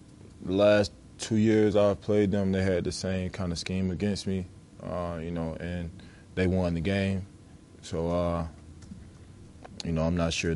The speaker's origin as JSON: {"language": "English", "town": "Clemson", "region": "South Carolina", "country": "United States", "tie": "born or raised there", "said": "But I'm from Clemson, so it's more than the college to me. I've been there my whole life, going to games since I was five years old."}